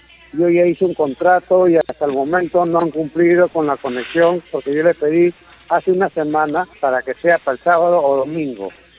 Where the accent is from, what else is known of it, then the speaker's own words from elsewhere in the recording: Rímac, Lima, Peru; Yo soy de Rimac.